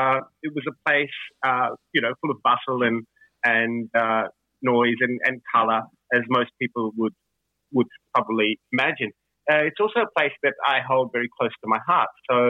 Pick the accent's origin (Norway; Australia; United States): Australia; Melbourne, Victoria; also born or lived in Calcutta / Alice Springs; growing up in Melbourne and Calcutta and spending a lot of time in Alice Springs